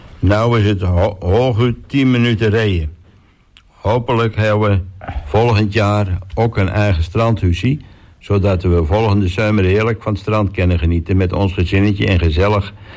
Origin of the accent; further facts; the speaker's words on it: Zenderen, Overijssel, Netherlands; also born or lived in Hengelo; ik ben 31 jaar en ik kom uit Hengelo en opgegroeid in Zenderen. Dat is een dorpje in Twente.